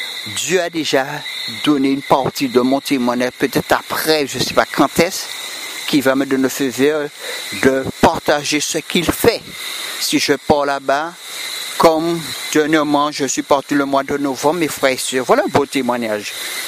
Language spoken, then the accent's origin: French; Martinique; je viens de la Martinique